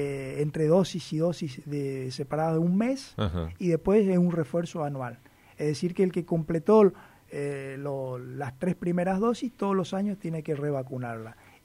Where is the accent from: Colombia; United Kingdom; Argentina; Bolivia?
Argentina; Salta; now in Misiones, Argentina; yo soy de Salta, por ejemplo, no soy misionero. Y tengo muchos colegas que somos de otra provincia.